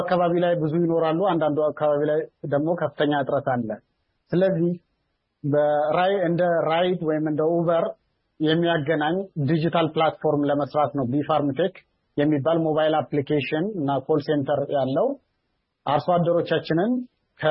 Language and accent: Amharic; Anawari, Amhara, Ethiopia; እዛው ተወልጄ ያደኩበት ከተማ አናዋሪ ከተማ